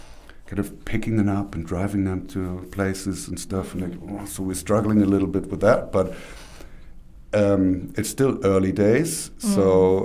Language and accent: English; Hamburg, Germany; I was born and brought up in Hamburg most of my life, so I know it inside out, and it's a cool place. It's the second largest city in Germany, but it's a big city.